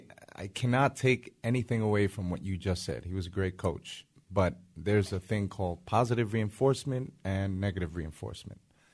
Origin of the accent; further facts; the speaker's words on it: New York, United States; But I'm from the Bronx. You know, I got some thick skin and very street smart.